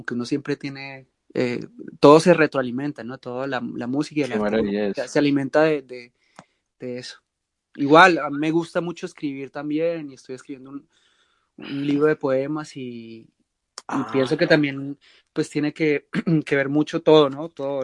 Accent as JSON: {"language": "Spanish", "region": "Tolima", "country": "Colombia", "said": "usted sabe cómo somos los tolimenses"}